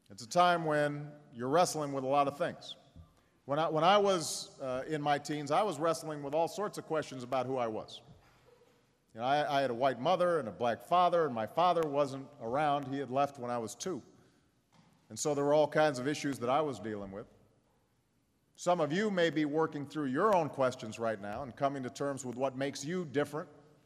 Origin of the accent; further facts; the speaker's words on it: Chicago, Illinois, United States; There are neighborhoods in my hometown of Chicago, and there are neighborhoods right here in Philadelphia